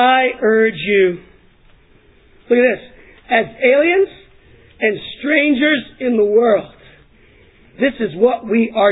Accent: United States; We believe, because we're from America, that our purpose here is the pursuit of happiness.

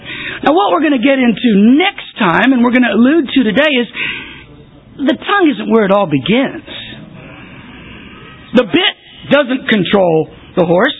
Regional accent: Chicago, Illinois, United States; I mean, we're from Chicago. We understand the fire analogy, don't we?

